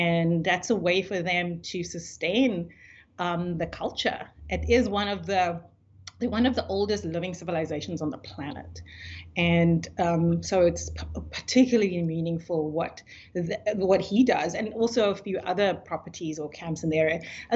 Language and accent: English; South Africa; even though I'm from South Africa, the way that our racial classifications worked, people like me and where I came from didn't really feel South African enough